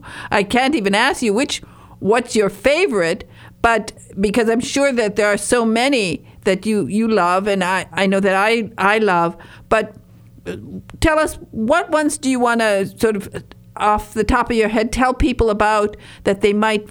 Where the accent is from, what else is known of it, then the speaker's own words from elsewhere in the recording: Michigan, United States; it's funny that you mentioned, the Apostle Islands, because I was born on Lake Superior. I'm from Michigan's Upper Peninsula. And so I'm very familiar with them.